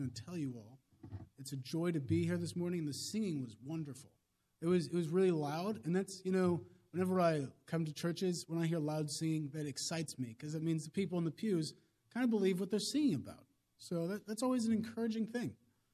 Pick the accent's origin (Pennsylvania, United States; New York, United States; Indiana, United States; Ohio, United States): Indiana, United States; Indianapolis; I come to you from Indianapolis originally